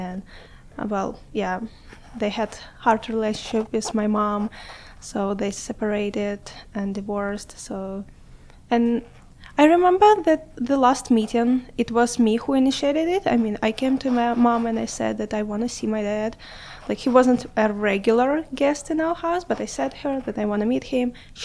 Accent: Kharkiv, Kharkiv Oblast, Ukraine; English is a second language; I come from Ukraine, from a wonderful, beautiful, the most lovely city in the world, as I think. It's called Kharkiv, and it's right on the border with Russia, so on the east of Ukraine.

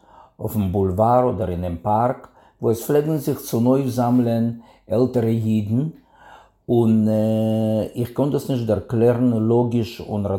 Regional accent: Berdychiv, Zhytomyr Oblast, Ukraine; German is a second language; also born or lived in Vinnytsia; Ich stamme von Ukraine. Ich bin geboren geworden in der Stadt Vinnytsia

